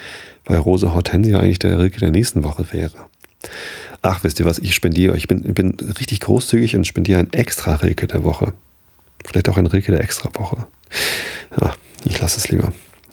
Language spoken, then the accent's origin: German; Visted, Germany; also born or lived in Hamburg; Ich habe natürlich irgendwie vor meiner Jugend nie in Hamburg gewohnt. Ich bin zwar in Hamburg geboren, Krankenhaus Maria Hilf in Harburg, um genau zu sein. Hab dann aber halt immer in Visted gewohnt.